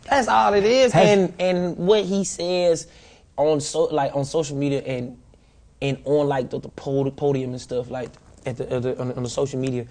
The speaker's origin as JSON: {"language": "English", "town": "Atlanta", "region": "Georgia", "country": "United States", "said": "You know, I'm from the Falcons. You know, I'm from Atlanta."}